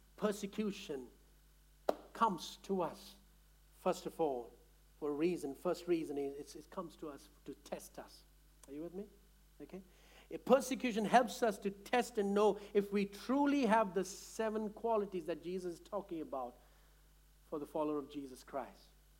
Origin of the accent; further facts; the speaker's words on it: India; I'm talking about because I come from India.